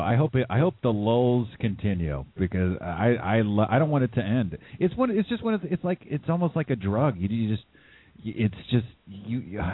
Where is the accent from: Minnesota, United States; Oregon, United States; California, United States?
California, United States; I mean, growing up in the Bay Area, I've worked in tech.